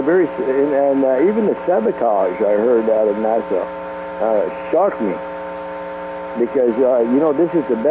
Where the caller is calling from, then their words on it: Quebec, Canada; from Quebec.